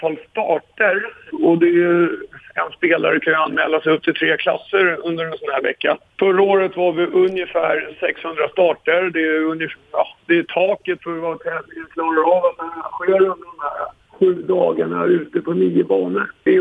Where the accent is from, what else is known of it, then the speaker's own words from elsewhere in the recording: Nynäshamn, Stockholm County, Sweden; now in Båstad, Sweden; För egentligen kommer jag uppifrån Stockholm. Jag är född och uppvuxen i Nynäshamn som ligger 5 mil utanför Stockholm. Men flyttade till Båstad för ungefär 1,5 år sedan.